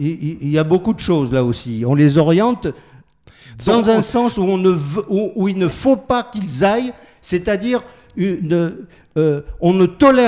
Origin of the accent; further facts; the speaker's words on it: Corsica, France; comme on dit chez moi en Corse